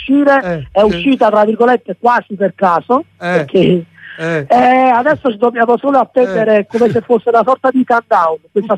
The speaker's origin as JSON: {"language": "Italian", "town": "Naples", "region": "Campania", "country": "Italy", "said": "da tifosi del Napoli e da napoletani"}